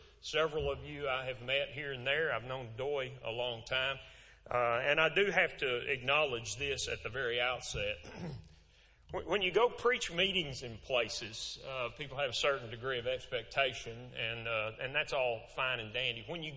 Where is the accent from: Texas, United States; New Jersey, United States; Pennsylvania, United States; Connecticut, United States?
Texas, United States; Lubbock; I grew up in West Texas before the age of television and computers and cell phone.